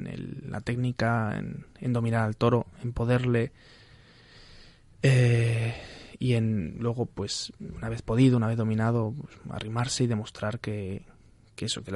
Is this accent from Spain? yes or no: yes; Fuenlabrada, Community of Madrid, Spain; Es un torero de mi pueblo, que de Fuenlabrada